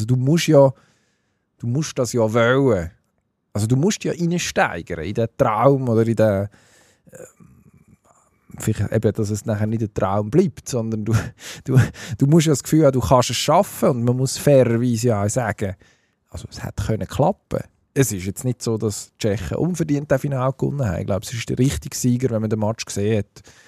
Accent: Switzerland; als Schweizer

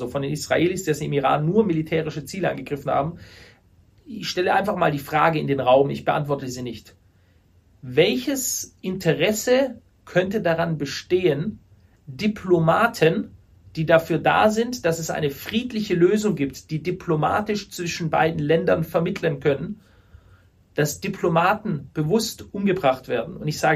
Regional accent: Stuttgart, Baden-Württemberg, Germany; ich möchte jetzt aber nur mal für meine Heimatstadt Stuttgart sprechen

